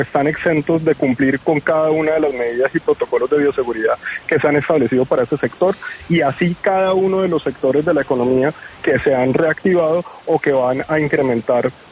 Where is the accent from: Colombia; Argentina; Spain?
Colombia; todas esas medidas de autoprotección que como colombianos cada uno debemos asumir